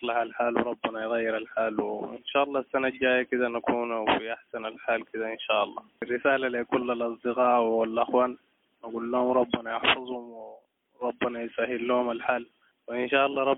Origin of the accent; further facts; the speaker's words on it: Nyala, South Darfur, Sudan; born there; من مواليد نيالة.